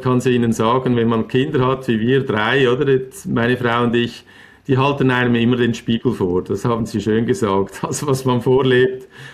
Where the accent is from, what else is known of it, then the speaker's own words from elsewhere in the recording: Switzerland; Ich als Schweizer